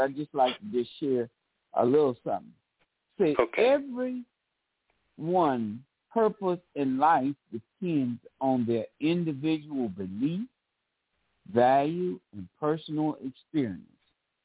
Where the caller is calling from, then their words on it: Mobile, Alabama, United States; in Mobile, Alabama.